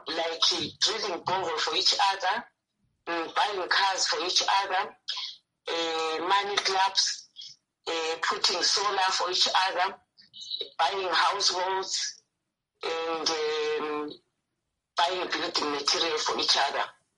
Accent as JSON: {"language": "English", "region": "Bulawayo", "country": "Zimbabwe", "said": "I am from Blawayo"}